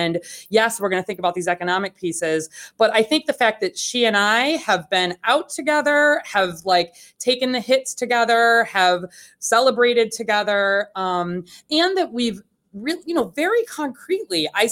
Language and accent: English; United States; particularly at the local level as an American